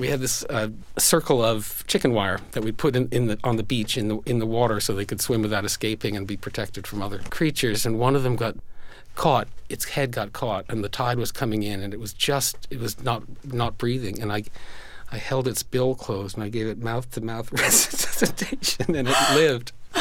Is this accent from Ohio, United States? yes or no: no; Tavern Island, Connecticut, United States; also born or lived in Richfield; No, I was born in Richfield, but I was actually moved from there when I was about 4. We moved to an island off the coast of Connecticut in Long Island Sound, just half a mile offshore.